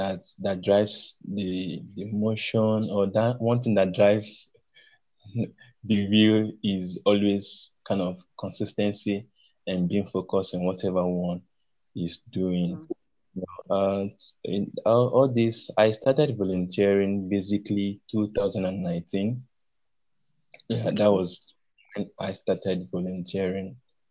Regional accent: Abia, Nigeria; Yeah, a Nigerian citizen. I hail from Abia State.

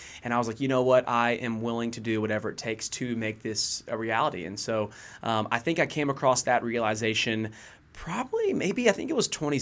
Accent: Warner Robins, Georgia, United States; Well, I am from Warner Robins, Georgia, which is about 2 hours south of here, so very small town

